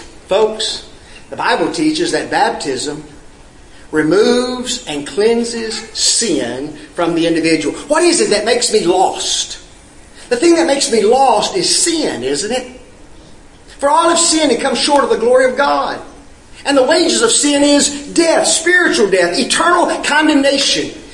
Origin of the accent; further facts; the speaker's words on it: Memphis, Tennessee, United States; When I was a child growing up in Memphis, we attended at the Knight Arnold Church of Christ, and Brother E.L. Whitaker was the minister there.